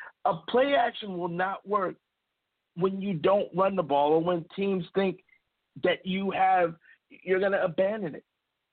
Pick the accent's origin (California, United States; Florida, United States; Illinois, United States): Illinois, United States; Chicago; I'm a Chicagoan.